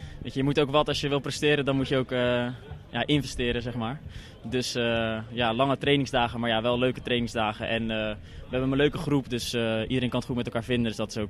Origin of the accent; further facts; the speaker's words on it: Noordwijk, South Holland, Netherlands; Ik kom natuurlijk uit Noordwijk